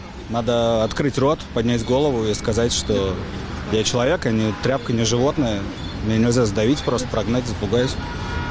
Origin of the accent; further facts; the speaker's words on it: Moscow, Russia; Я родился, вырос в Москве, я считаю Москву своим домом